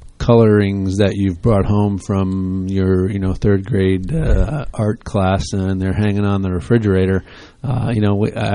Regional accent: New Jersey, United States; now in Hunterdon County, United States; I'm not. I'm from Bergen County originally.

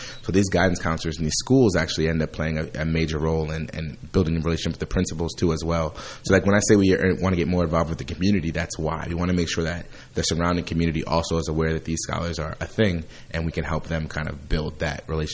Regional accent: Trenton, New Jersey, United States; So we grew up in Trenton, so we really didn't – it wasn't too much other world exposure that we were getting.

